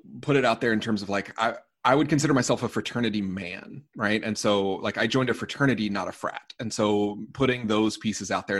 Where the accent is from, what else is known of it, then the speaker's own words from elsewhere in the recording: Cape Cod, Massachusetts, United States; I'm from Cape Cod.